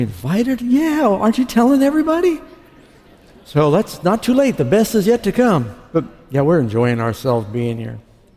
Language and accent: English; New York City, New York, United States; now in California, United States; I grew up in New York City, and I've never been there. Isn't that sad? I had to come from California to go finally see it.